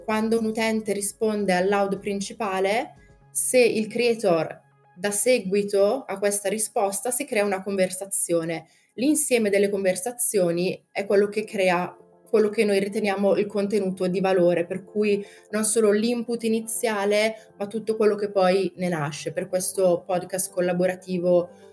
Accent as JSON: {"language": "Italian", "town": "Brescia", "region": "Lombardy", "country": "Italy", "said": "Io vengo da una famiglia di imprenditori, sono di Brescia"}